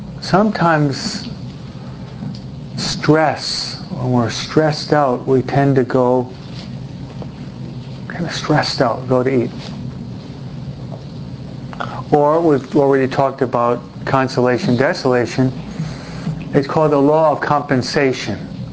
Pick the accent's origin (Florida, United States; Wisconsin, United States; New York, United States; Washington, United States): New York, United States; I'll be more crass and concrete as a New Yorker.